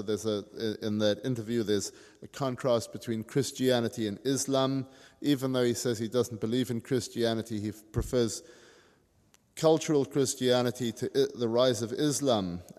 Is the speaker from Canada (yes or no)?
no; South Africa; trust me, I grew up with this in South Africa.